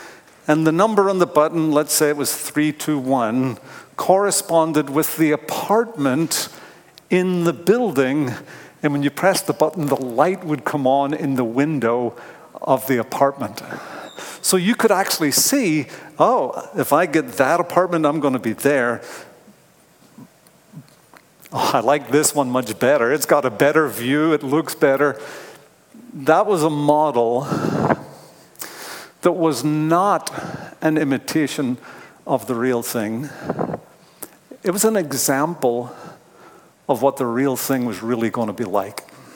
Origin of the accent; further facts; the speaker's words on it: Belfast, Northern Ireland, United Kingdom; now in United States; So I'm from Northern Ireland. I was born in Belfast.